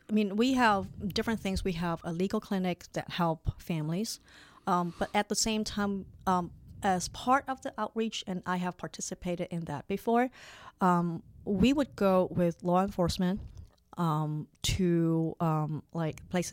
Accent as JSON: {"language": "English", "country": "Hong Kong", "tie": "born or raised there", "also_born_or_lived": "Wisconsin, United States", "moved": "yes", "lives_now": "Sacramento, United States", "said": "I grew up in Hong Kong. Mm-hmm. I was born and raised in Hong Kong."}